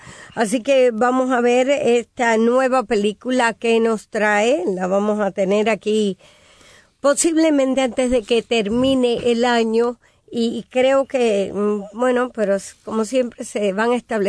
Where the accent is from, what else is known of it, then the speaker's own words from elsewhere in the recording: Cuba; Nosotros somos parte del Caribe, pero este estudio lamentablemente no refleja nada de Cuba